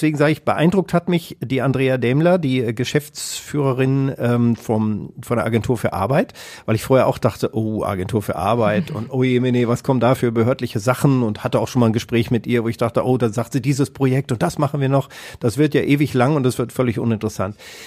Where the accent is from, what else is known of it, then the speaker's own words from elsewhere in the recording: Katernberg, North Rhine-Westphalia, Germany; ich komme aus Katernberg und so und bin jetzt Lokführer